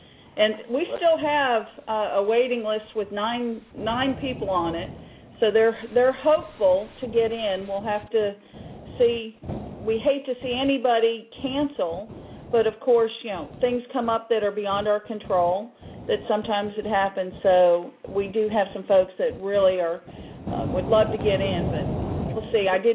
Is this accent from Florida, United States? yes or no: yes; Florida, United States; also born or lived in Ohio; now in Tupelo, United States; You know, I'm not from here. I was born in Ohio, and I was raised in Florida, and I was transplanted in Mississippi.